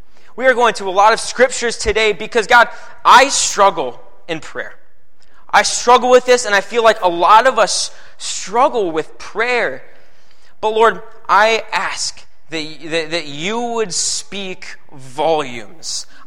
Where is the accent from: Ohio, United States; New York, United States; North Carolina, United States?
Ohio, United States; Findlay; I'm actually from Findlay, Ohio. If any of you guys know where that is, Flag City, USA. It's a pretty all right town.